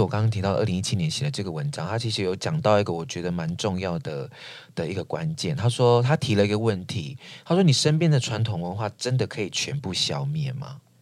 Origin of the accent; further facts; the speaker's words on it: Taiwan; 我们从这个基底当中发展出来属于我们台湾人真正有的东西。